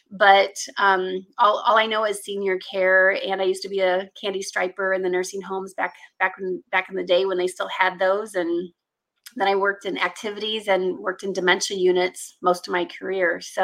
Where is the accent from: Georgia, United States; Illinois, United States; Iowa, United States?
Iowa, United States; So I'm actually from Iowa, and so I'm 52